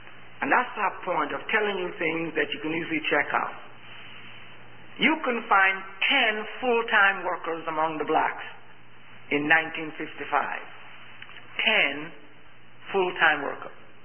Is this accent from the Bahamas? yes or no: yes; Bahamas; now in United States; There was no one working in Miami, and I came from the Bahamas, a greenhorn, and I was in Savannah, Georgia.